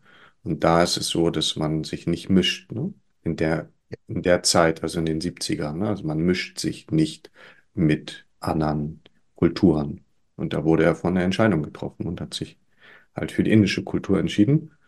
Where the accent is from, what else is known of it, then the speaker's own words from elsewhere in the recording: Hamburg, Germany; ich bin hier in Hamburg geboren und habe eine sehr wilde Kindheit genossen mit vielen Künstlern, sehr politisch.